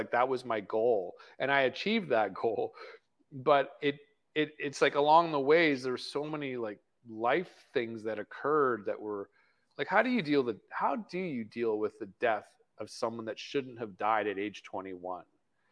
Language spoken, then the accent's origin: English; Canada; And man, I'm from Canada, man.